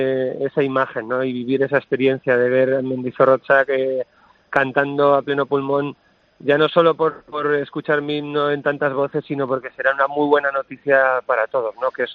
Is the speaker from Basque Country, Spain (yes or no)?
yes; Vitoria, Basque Country, Spain; Yo toda mi sangre es navarra, pero me crié en Vitoria. Siempre voy por el mundo diciendo que soy vitoriano, porque es verdad. De los 8 a los 24, 25 años... estoy en Vitoria, tengo mi familia allí, los primeros amigos